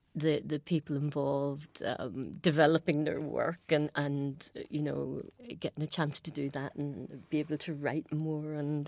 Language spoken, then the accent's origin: English; Belfast, Northern Ireland, United Kingdom; coming from Belfast, you know, I'm told I'm British, and then, of course, I feel I'm Irish